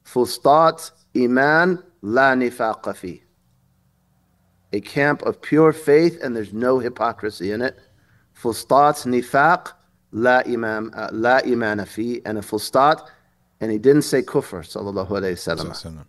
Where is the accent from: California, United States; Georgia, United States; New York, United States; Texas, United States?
California, United States; Berkeley; I grew up in Berkeley, California